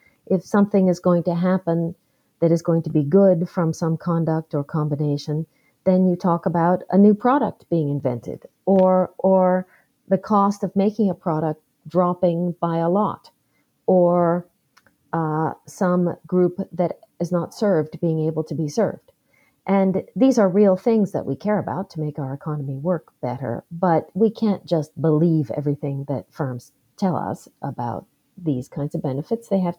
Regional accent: United States; I don't think it's because I'm an American, that's for sure.

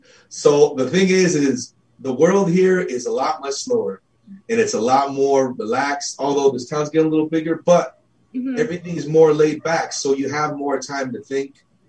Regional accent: California, United States; now in Idaho, United States; I grew up in California and I actually did a lot of my service there in San Diego.

